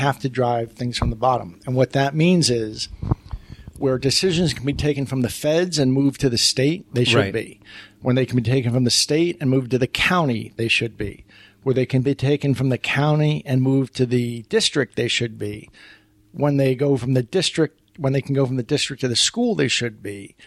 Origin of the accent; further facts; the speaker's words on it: New Hampshire, United States; also born or lived in Vermont; I'm from New Hampshire. I grew up around New England, but basically Vermont and New Hampshire are my home states.